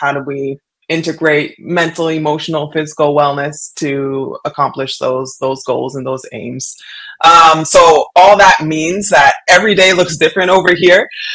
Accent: London, Ontario, Canada; I'm back in London, Ontario, so my hometown. I moved back here after I retired.

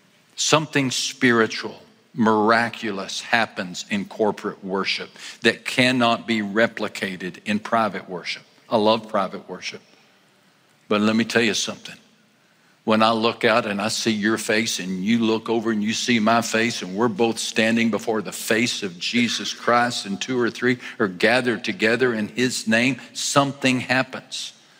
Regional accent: Texas, United States; Growing up in West Texas, we used to make the long trek from the Permian Basin to South Texas because our whole family loved to fish.

